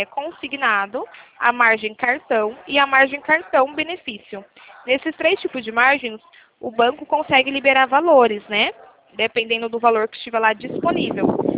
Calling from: São Paulo, Brazil; Fala aqui do estado de São Paulo.

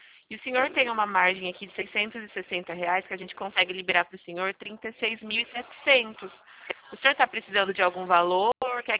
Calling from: Araras, São Paulo, Brazil; Eu estou falando daqui de Araras.

